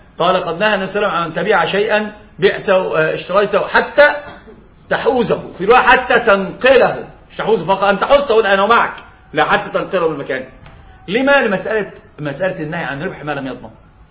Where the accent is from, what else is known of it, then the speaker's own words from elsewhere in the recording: Egypt; يعني عندنا في مصر استأجر رجل الشقة إلى يوم الدين